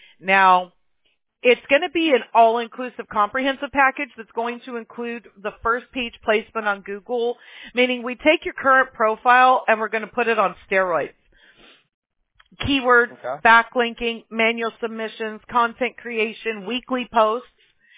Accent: Mobile, Alabama, United States; born there; now in California, United States; I was born in Mobile, Alabama. I just went back there in March to visit my family.

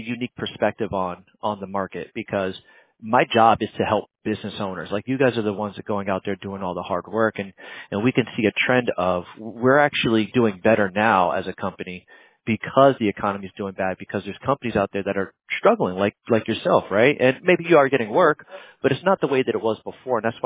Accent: New Jersey, United States; also born or lived in Hoboken / Roselle; But between me and you, I was born and raised in New Jersey. So, I don't know if you're familiar with more northern Jersey. So, I was born in Hoboken.

